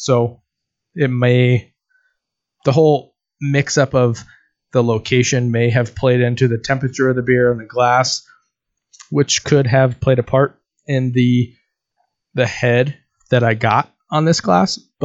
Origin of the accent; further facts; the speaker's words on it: Oregon, United States; I'm not from Bend, Oregon. I am from Oregon.